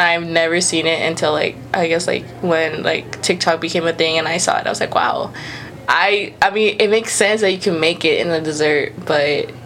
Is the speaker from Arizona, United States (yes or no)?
no; Houston, Texas, United States; Since I am from Houston